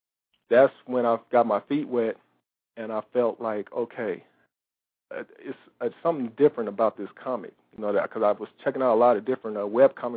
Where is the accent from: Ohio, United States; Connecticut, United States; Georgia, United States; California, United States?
California, United States; Pomona; also born or lived in Culver City; I was born over there in Culver City. It's close to Los Angeles. That's where I was born, but, you know, I was raised out in Pomona.